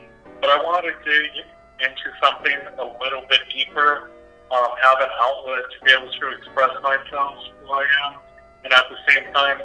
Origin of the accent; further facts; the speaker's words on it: San Diego, California, United States; I grew up in Southern California. So, to be specific, North County, San Diego.